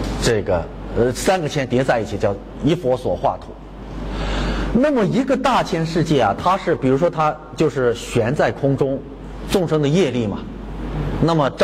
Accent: China; 确实现在这个恒河的沙呀，被我们中国人、中国的信徒去了也是给带回来不少啊。

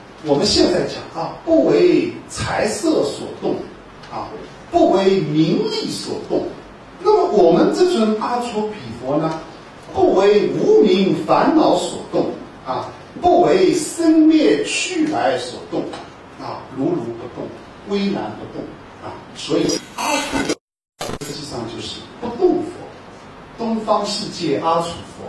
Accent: China; 就像我们中国人喜欢用3,000一样

